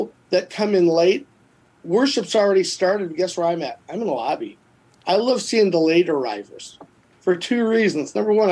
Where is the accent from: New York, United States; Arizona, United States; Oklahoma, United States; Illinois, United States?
Illinois, United States; Rock Falls; about 10,000 people in Rock Falls, which is my hometown. I'm from Rock Falls.